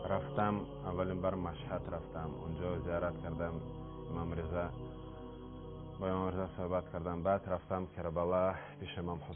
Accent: southern Russia, Russia; Persian is a second language; من اهل روسیه هستم، از جنوب روسیه اومدم.

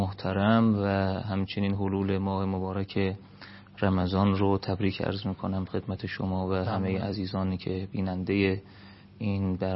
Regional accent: Qom, Iran; خود بنده که بچه قم حساب میشم، بالاخره خانممون مشهدی هستن خب. ولی ما خودمون قم هستیم

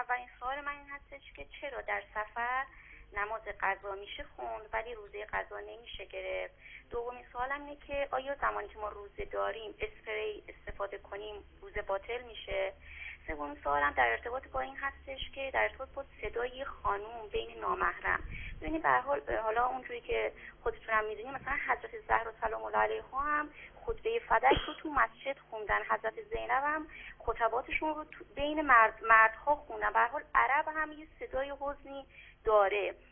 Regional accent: North, Iran; من چون ایام عید رو حالا تو شهر خودم شمال بودم،

